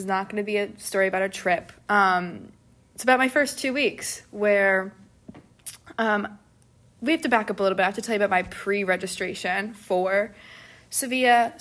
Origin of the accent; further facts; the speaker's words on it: Cleveland, Ohio, United States; I'm from Cleveland, Ohio.